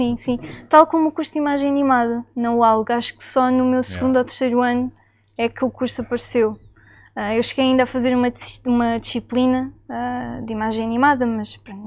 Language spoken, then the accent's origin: Portuguese; Faro, Portugal; also born or lived in Almada; Eu cresci cá, em Faro. Nasci em Almada, mas depois cresci aqui, estive durante 20, 21 anos cá, a viver com os meus avós, licenciei-me na Universidade do Algarve.